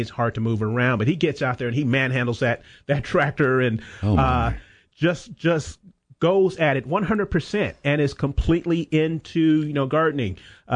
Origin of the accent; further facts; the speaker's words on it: Arizona, United States; when I was growing up in Arizona, my mom had me out there in 95-degree heat weeding in an Arizona garden.